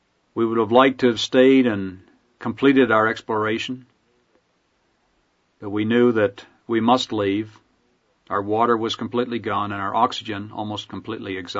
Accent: United States; Proud again that I'm an American.

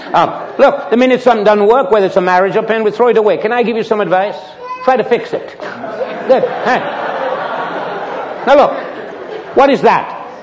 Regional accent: Jamaica; I was raised in a ranch in Jamaica, okay? I'm a Jamaican.

